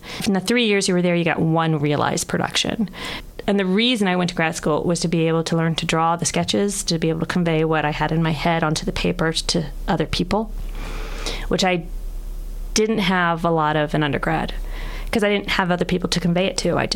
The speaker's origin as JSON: {"language": "English", "town": "Falls Church", "region": "Virginia", "country": "United States", "tie": "born or raised there", "said": "Falls Church, Virginia."}